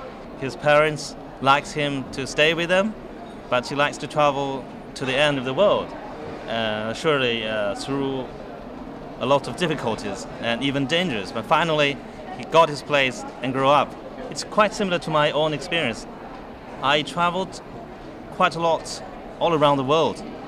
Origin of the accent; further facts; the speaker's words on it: China; when I come back home, I see the local children, not simply in my hometown, in other areas in China, they don't have books, quite similar to my own childhood.